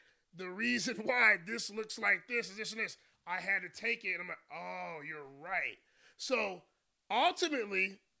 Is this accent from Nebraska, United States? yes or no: no; North Carolina, United States; I remember, you know, growing up in North Carolina, we started knowing these kids.